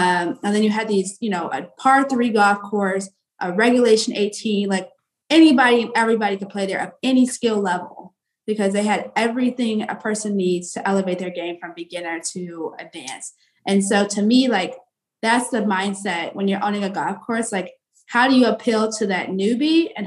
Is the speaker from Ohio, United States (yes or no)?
yes; Cleveland, Ohio, United States; Shawnee Hills Golf Course, which is my home golf course back in Cleveland